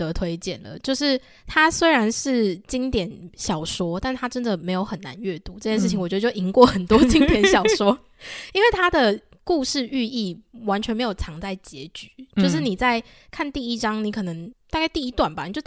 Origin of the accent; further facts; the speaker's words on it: Taipei, Taiwan; 然后因为我们都是台北人嘛